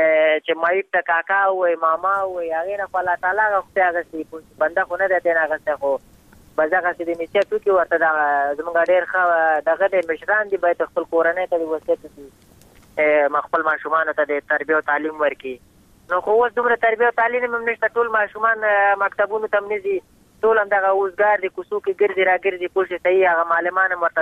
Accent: Afghanistan; موږ هم د افغانستان بچیان یو د افغانستان معلولین یو

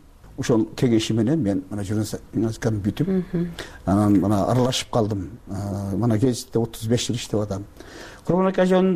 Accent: Leilek, Batken Region, Kyrgyzstan; Мен Лейлектенмин.

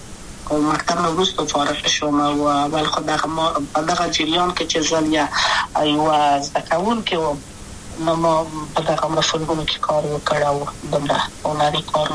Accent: Kabul, Afghanistan; also born or lived in Wardak; زه خو اصلا د وردګو ولایت یم د پلار می د وردګو ولایت ته خلګنسه کې د لې د کابل په تخت پل سیمه کې یم او لویا شویم کابل که یم

